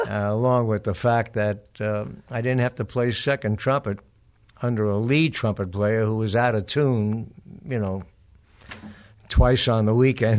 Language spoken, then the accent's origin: English; New York, United States; I came from East Harlem in New York, and I quit high school after about 2 years of it.